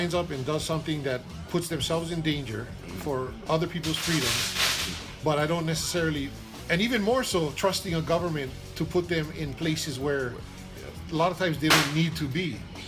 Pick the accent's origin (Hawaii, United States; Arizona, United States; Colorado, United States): Hawaii, United States; because as a Hawaiian, we're still looking for our independence.